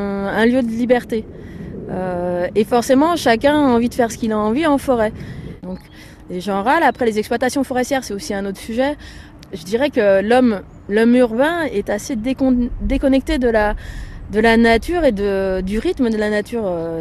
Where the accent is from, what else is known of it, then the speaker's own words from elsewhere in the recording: Auvergne-Rhône-Alpes, France; Depuis toujours, je suis originaire de Haute-Savoie. La montagne, ça fait partie des Hauts-Savoyards.